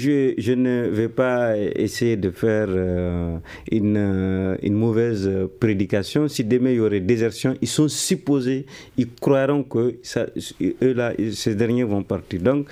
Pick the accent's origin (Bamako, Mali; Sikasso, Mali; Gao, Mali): Gao, Mali; je suis de Gao